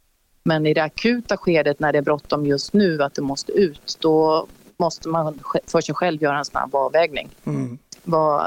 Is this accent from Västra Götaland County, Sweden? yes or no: yes; Gothenburg, Västra Götaland County, Sweden; Jag är från Göteborg, så jag hade jobbat på